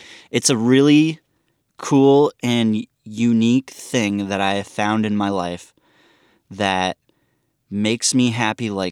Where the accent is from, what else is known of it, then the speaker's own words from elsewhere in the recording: Vermont, United States; And plus, you know, I grew up in Vermont, so I know everything. I know so many different things in so many different towns because we moved around a lot